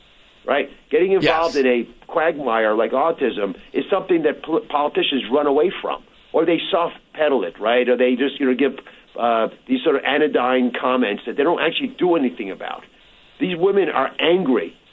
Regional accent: Philadelphia, Pennsylvania, United States; I'm from Philly.

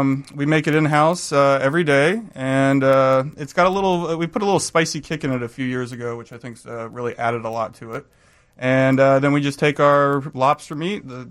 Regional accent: East Coast, United States; now in Chicago, United States; I grew up on the East Coast.

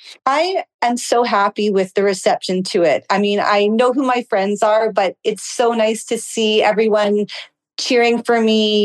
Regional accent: Israel; And I said to her, oh, I'm from Israel.

